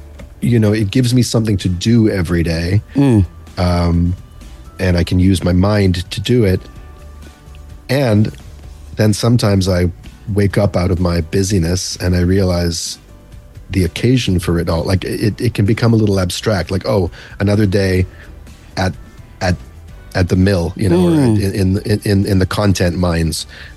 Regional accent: Vancouver, British Columbia, Canada; now in United States; I was born in Vancouver, raised there, but I've lived a good part of my adult life in the States.

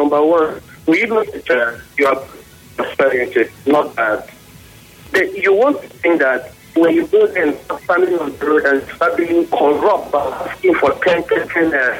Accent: Benue, Nigeria; I am from Benue State.

